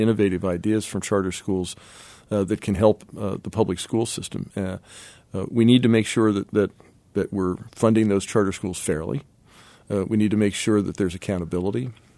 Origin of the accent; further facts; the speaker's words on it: Pennsylvania, United States; I think Philadelphia deserves money because I'm from York County